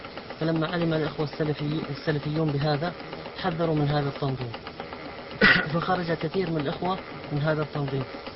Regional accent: Yemen; يوجد عندنا في اليمن

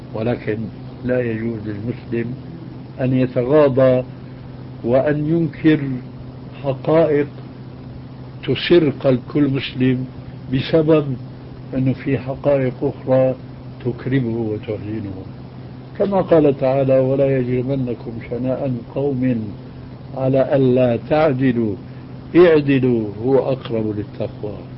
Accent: Damascus, Damascus Governorate, Syria; moved away; also born or lived in Albania; من فضل والدي رحمه الله الذي هاجر بنا من ألبانيا إلى سوريا إلى دمشق

